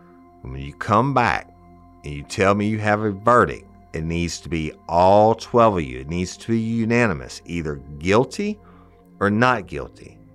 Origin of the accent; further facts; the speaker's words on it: Louisiana, United States; I love to cook. I'm from South Louisiana. It's one of the major things we do, right? It's part of our culture.